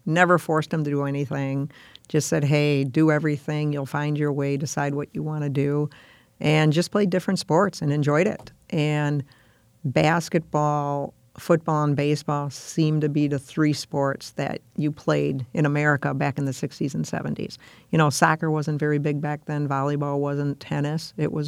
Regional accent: Milwaukee, Wisconsin, United States; I would say growing up in Milwaukee, I was probably one of very few girls in the neighborhood

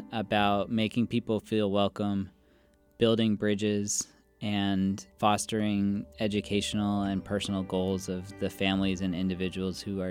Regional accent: Maryland, United States; I grew up in Maryland. I went to Bowdoin, graduated in 2009

